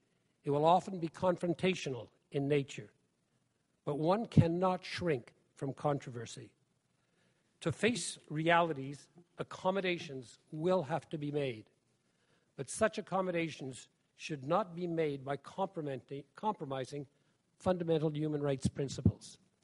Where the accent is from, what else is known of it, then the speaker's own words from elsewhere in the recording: Canada; And I, as a Canadian, strongly believe that human rights should be an essential ingredient in the formation of Canadian foreign policy.